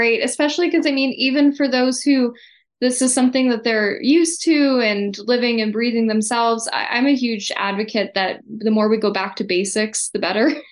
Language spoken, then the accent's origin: English; Canada; also born or lived in Nicaragua / Australia / New Zealand; where I'm from is from Canada, and I am here right now, although sometimes I don't know how to answer where I live because I've been doing the whole digital nomad travel thing for the last 6.5 years.